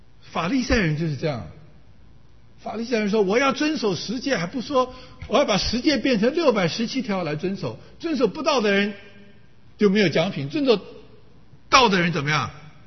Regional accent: Taiwan; moved away as an adult; now in United States; 因为我基本上我头二十几年在中国长大，在台湾长大，我常常说我是中国人，其实我也是美国人。我在美国住时间比中国还久

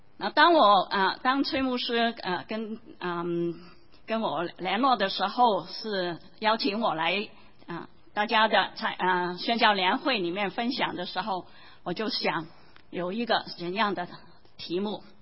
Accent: Guangdong, China; Chinese is a second language; 我是广东人的话，所以讲的普通话讲得不好的话，你们请你们原谅。

